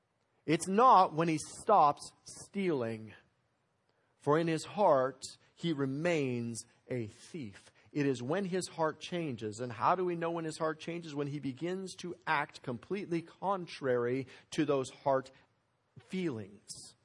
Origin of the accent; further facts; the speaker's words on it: Aurora, Colorado, United States; I grew up in Aurora, Colorado, literally less than a mile, about a half mile from Buckley Air Force Base.